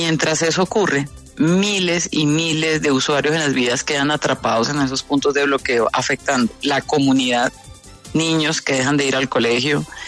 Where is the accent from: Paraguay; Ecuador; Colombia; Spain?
Colombia; creo que eso también debe llamar la atención de todos como colombianos